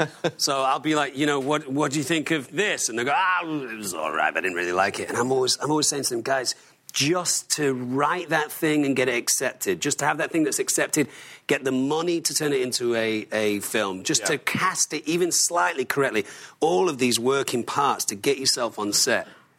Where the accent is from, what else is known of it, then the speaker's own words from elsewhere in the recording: Manchester, North West England, United Kingdom; And I'm from Manchester.